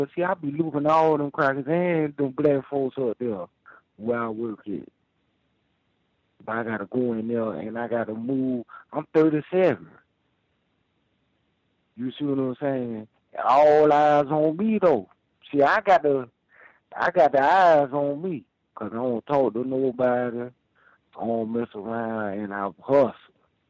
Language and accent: English; Houston, Texas, United States; now in North Dakota, United States; Man, I'm in North Dakota, but I'm from Houston, Texas, man.